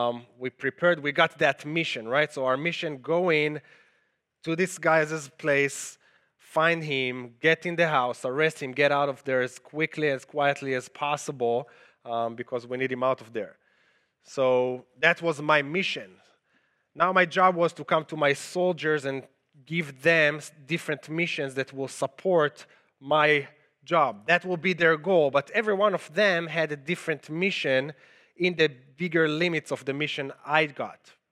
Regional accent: Israel; English is a second language; the accent you hear is because I'm originally from Israel, and I spent almost 5 years in the Israeli military as an officer in a bomb squad kind of unit.

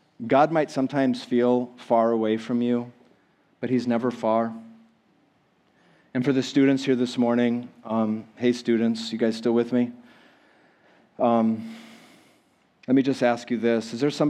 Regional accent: Minnesota, United States; I was in kindergarten, like a lot of you, and I grew up in Minnesota, and during the winter, I remember walking home. We lived out in the country.

